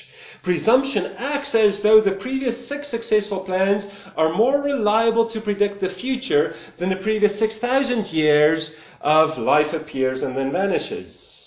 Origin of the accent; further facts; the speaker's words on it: Highveld, South Africa; I grew up in Highveld, where the mist could get so thick that you couldn't see 5 meters in front of you.